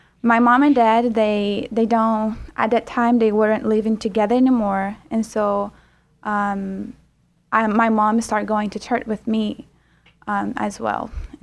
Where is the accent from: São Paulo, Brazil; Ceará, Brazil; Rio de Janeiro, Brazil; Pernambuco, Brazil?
Rio de Janeiro, Brazil; I'm 24 years old, and I'm from Brazil. I was born in Rio, and I came to know the Lord when I was about 12 years old.